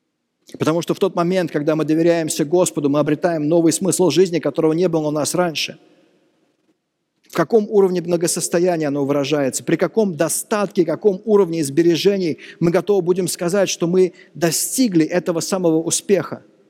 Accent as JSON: {"language": "Russian", "region": "Moscow", "country": "Russia", "tie": "born or raised there", "said": "мы, родившиеся, выросшие в Москве, получаем по наследству квартиры от дедушек, от бабушек"}